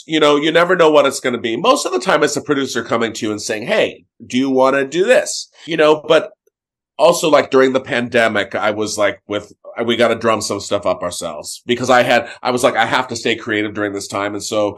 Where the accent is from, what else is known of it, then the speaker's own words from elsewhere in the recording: San Diego, California, United States; because I grew up in San Diego.